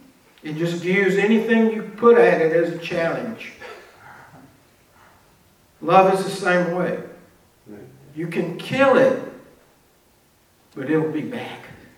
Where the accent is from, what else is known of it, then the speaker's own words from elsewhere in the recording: Mississippi, United States; Most of you know I'm from Mississippi, and I'm proud to be from Mississippi.